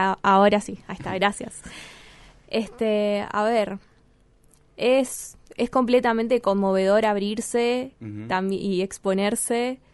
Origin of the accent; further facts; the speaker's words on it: Río Grande, Tierra del Fuego, Argentina; now in Rosario, Argentina; Bueno, yo soy de acá, de Río Grande, pero hace 10 años más o menos ya que vivo en Rosario.